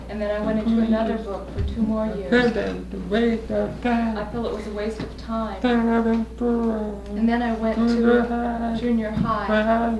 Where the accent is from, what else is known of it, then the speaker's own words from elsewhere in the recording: Spokane, Washington, United States; I'm from Spokane, Washington. I'm deaf. I was born deaf. I was raised in Spokane, and I lived there all my life.